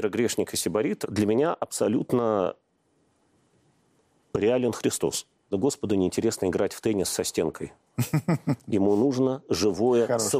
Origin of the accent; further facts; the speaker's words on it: Moscow, Russia; born there; now in Veliky Novgorod, Russia; Хотя по крови, по рождению я москвич, я очень люблю Москву, но если меня сегодня вот так вот серьезно спросить, кто ты, я могу только сказать нечаянный новгородец.